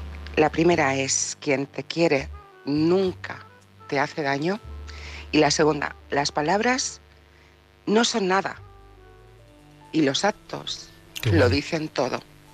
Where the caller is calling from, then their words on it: Barcelona, Catalonia, Spain; de Barcelona